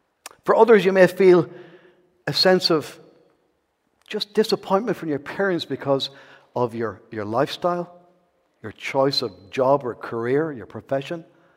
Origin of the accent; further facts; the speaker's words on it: Enniscorthy, County Wexford, Ireland; So I grew up in Enniscorthy, 8 sisters and 3 brothers.